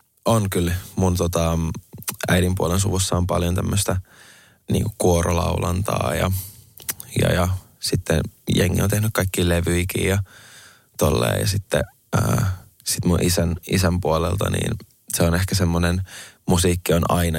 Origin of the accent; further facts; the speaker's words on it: Helsinki, Uusimaa, Finland; Mä oon Vuosaaresta, Itä-Helsingistä.